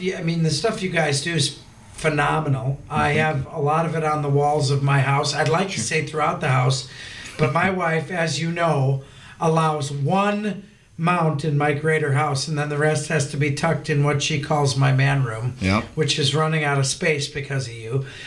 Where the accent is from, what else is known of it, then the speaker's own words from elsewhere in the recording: Waukesha, Wisconsin, United States; Being a kid from Waukesha, growing up in Wisconsin, and sitting there and watching the sunrise and hear turkeys gobbling with palm trees in the background.